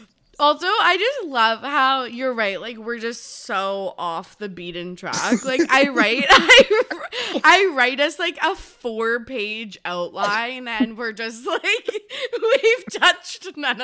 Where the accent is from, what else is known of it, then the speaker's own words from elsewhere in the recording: Canada; I am Canadian. I live on Vancouver Island, which in most cases is an absolute dream. I couldn't imagine living anywhere else.